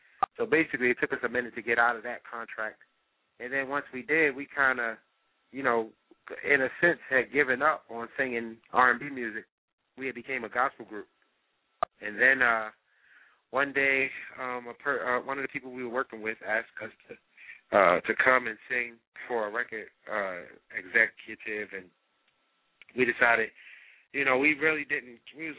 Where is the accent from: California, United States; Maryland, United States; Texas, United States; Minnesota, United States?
Maryland, United States; It was all happened in the Maryland area. We're ironically from the Maryland area.